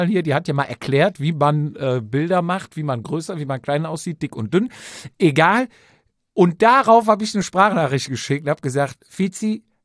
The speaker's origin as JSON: {"language": "German", "country": "Austria", "said": "Ja, ich komme aus Österreich"}